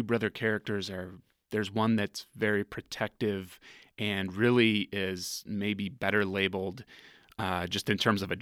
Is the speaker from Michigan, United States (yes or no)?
yes; Michigan, United States; it was drawn from my childhood growing up in Michigan in a small town.